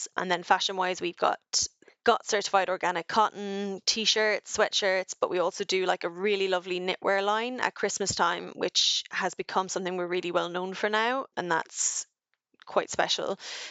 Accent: Ireland; now in United Kingdom; And as a European, as an Irish woman in the UK, that was kind of heartbreaking for me.

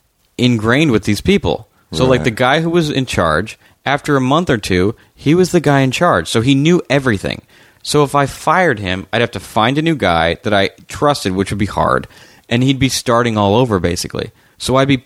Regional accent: La Crescenta, California, United States; Also, the dude I hired to build my house was from my hometown, La Crescenta.

